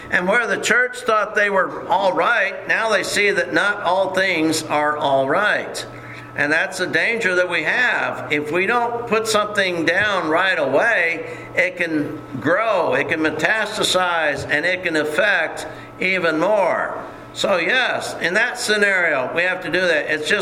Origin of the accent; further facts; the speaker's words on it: Texas, United States; And growing up in Texas, I know that there's a thing called Johnson grass.